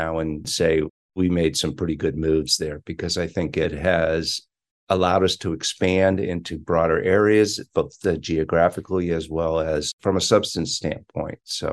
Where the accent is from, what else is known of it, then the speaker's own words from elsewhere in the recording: Boston, Massachusetts, United States; I am a Bostonian. I had every intention of going back to Boston.